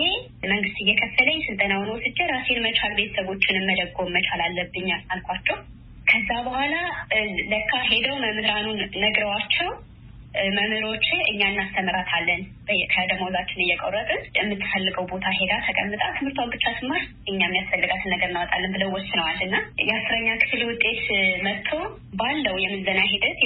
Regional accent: Amhara, Ethiopia; እኔ ተወልጄ ያደኩት በገጠር አካባቢ ነው። ደቡብ ጎንደር ላይጋይንት ወረዳ ውስጥ ሆኖ ደስኳ ይባላል እኔ ያደኩበት ሰፈር ማለት ነውና፣ ከልጅነቴ ያደኩት ጠንካራ ገበሬ ማህበረሰብ ውስጥ ነው።

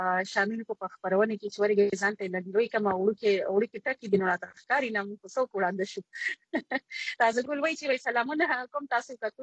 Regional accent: Karachi, Sindh, Pakistan; زه خو په کراچۍ کې پیدا لوي شي

